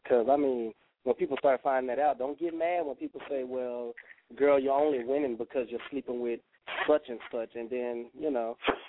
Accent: Dallas, Texas, United States; now in Houston, United States; I'm actually from Dallas, Texas, but I'm residing in Houston

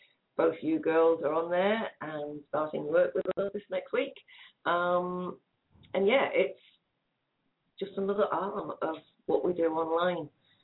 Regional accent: Durham, North East England, United Kingdom; accent: Geordie; now in New Zealand; I'll be born within a mile of the Tyne. I'm from northeast England. I'm from the great city of Durham.

